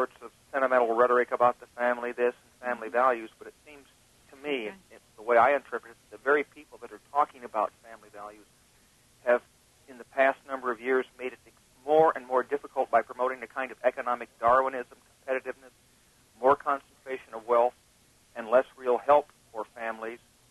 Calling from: Eureka, United States; I'm calling from Eureka.

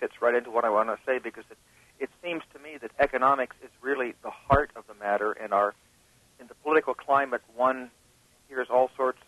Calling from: Eureka, United States; I'm calling from Eureka.

